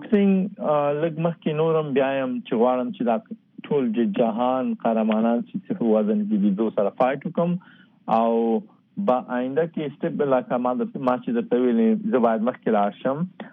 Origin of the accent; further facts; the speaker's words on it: Afghanistan; زه خو د افغانستان بچایم، افغان يم